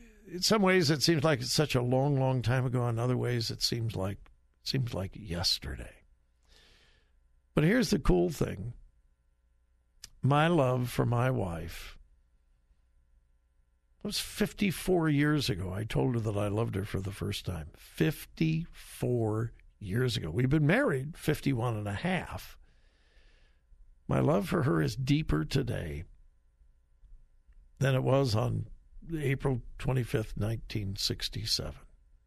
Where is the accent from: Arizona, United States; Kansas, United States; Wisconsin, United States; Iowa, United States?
Kansas, United States; Wichita; moved away as an adult; now in Westerville, United States; Joy and I came from Wichita, Kansas to Westerville, Ohio. We moved here on March 12, 1976.